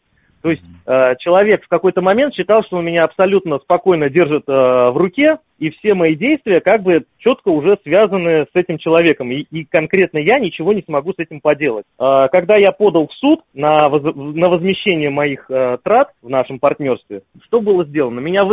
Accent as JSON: {"language": "Russian", "region": "Tashkent", "country": "Uzbekistan", "tie": "born or raised there", "moved": "yes", "lives_now": "Moscow, Russia", "said": "Вот мы из Узбекистана мы вместе приехали."}